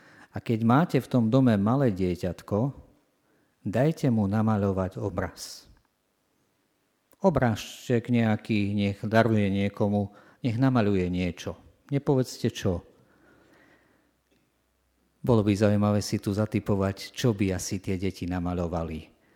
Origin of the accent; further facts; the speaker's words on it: Zemplín, Slovakia; Ja pochádzam z dediny, zo Zemplína.